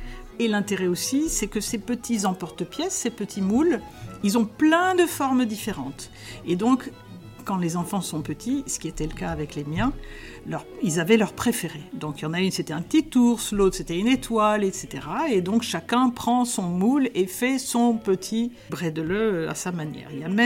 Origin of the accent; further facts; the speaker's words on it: Strasbourg, Grand Est, France; Je viens de Strasbourg. Strasbourg, c'est un endroit un peu plus au nord, où il fait froid en hiver, où il fait nuit assez tôt